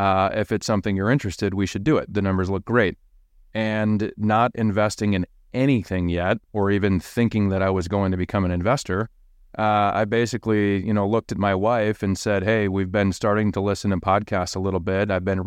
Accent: Rochester, Minnesota, United States; we ended up moving back to my hometown of Rochester, Minnesota, and I became a real estate agent.

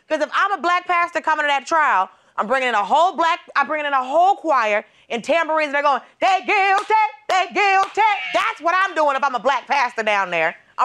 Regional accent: Georgia, United States; I grew up in Georgia. Everybody is a pastor. Everybody's a pastor.

